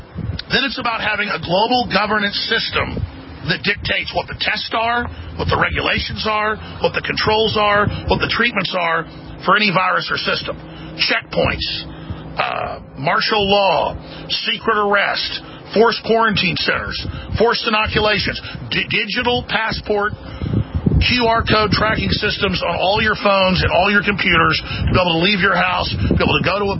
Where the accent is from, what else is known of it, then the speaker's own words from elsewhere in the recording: Dallas, Texas, United States; I learned very young when I was a kid growing up in Dallas